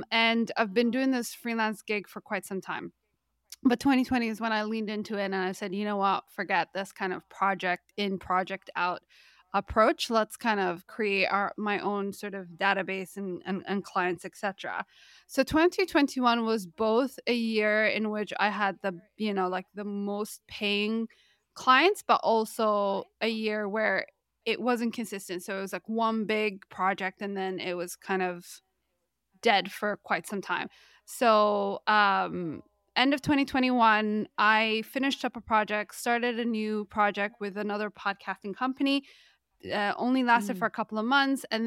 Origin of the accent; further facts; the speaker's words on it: Canada; we're both from Canada